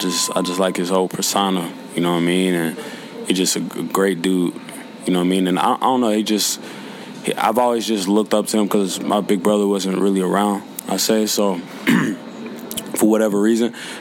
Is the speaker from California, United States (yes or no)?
no; Louisville, Kentucky, United States; I'm from Louisville, Kentucky. I'm 22 years old.